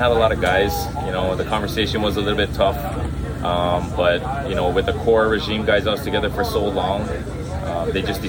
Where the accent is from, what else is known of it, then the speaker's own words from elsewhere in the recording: Maui, Hawaii, United States; I'm from Maui. Probably one of the only guys from Maui that plays on Oahu with the rest of Hawaiian Heat.